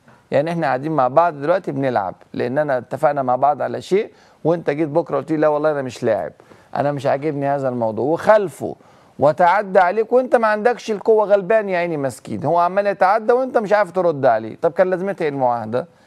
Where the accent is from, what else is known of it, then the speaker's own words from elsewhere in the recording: Egypt; أنا كمصري